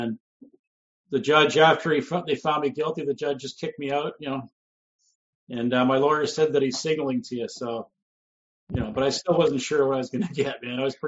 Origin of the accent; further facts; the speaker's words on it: Brantford, Ontario, Canada; born there; I was born on December 26th, 1969, in the Brantford General Hospital. I'm the son of Hungarian immigrants who escaped from the Soviets, from Hungary, the Soviet-run Hungary.